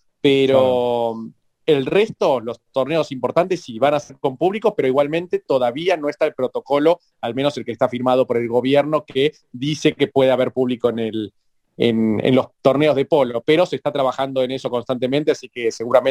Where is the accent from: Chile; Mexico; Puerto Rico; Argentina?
Argentina; que saben que sos de Argentina